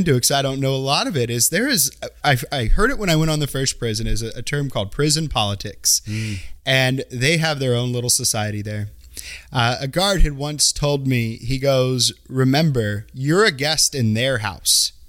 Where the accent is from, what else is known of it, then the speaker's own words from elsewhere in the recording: Carmichael, California, United States; You know, I'm a Sacramento native here, born and raised in Carmichael.